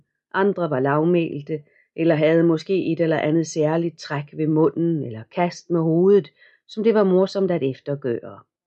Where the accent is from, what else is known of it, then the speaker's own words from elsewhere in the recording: Zealand, Denmark; also born or lived in Gedved / Stensballe; egentlig er jeg jyde, i det jeg kom til verden på Gedved Seminarium, hvor far dengang var ansat. Erindringer har jeg dog ikke derfra, af den gode grund, at jeg kun var 2 år, da han blev forflyttet til Stensballe.